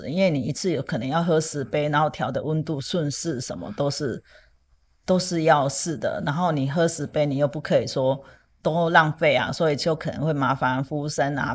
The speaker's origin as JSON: {"language": "Chinese", "country": "Taiwan", "said": "他也是我们台湾人啊"}